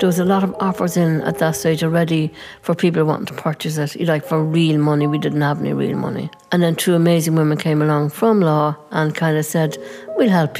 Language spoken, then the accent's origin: English; Dublin, Leinster, Ireland; now in Cork, Ireland; I'm from Dublin originally. I didn't have any family or really any friends or anybody in Cork